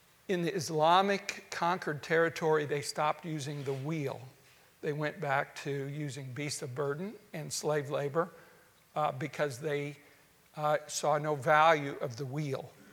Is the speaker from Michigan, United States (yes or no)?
no; Iowa, United States; as I was growing up in Iowa in the 1950s